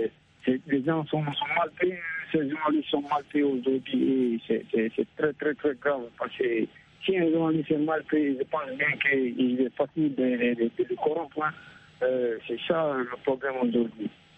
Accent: Guinea; now in Brazzaville, Congo; Moi, personnellement, je suis de la Guinée-Conakry.

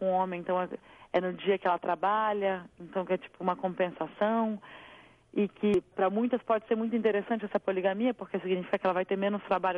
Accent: Brazil; born there; o país onde eu nasci.

